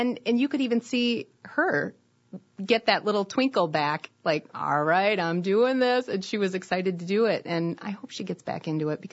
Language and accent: English; Wisconsin, United States; accent: Wisconsin; And I say that with my Wisconsin accent.